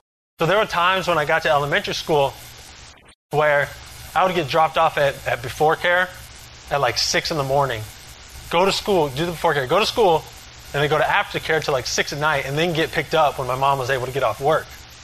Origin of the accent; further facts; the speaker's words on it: Merritt Island, Florida, United States; So, I grew up here in Merritt Island, Florida. I was born and raised by a single mother.